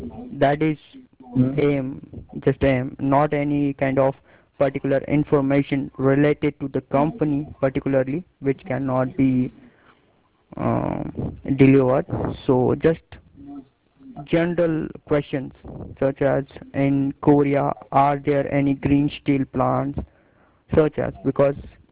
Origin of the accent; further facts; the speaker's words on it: India; from India.